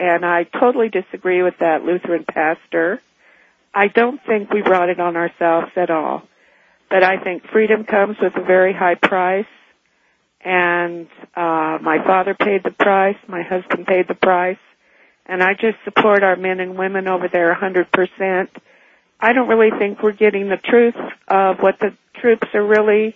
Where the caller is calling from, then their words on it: Lincoln, Nebraska, United States; I'm from Lincoln, Nebraska.